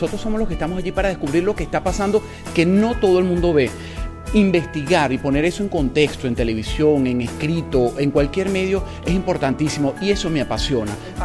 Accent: Venezuela; soy periodista venezolano

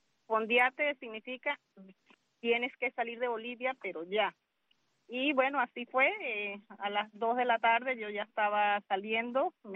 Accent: Venezuela; yo soy venezolana

